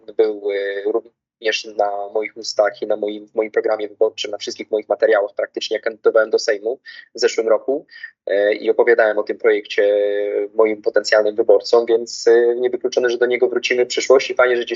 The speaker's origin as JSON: {"language": "Polish", "town": "Jelenia Góra", "region": "Lower Silesian Voivodeship", "country": "Poland", "tie": "born or raised there", "said": "Jelenia Góra jest bliska mojemu sercu, wyjątkowo moja mała ojczyzna jeleniogórska."}